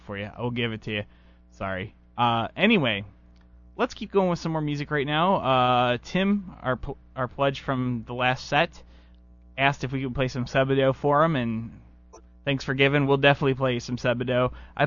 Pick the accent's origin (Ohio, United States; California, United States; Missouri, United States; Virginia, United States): Ohio, United States; Lakewood; I'm from Lakewood.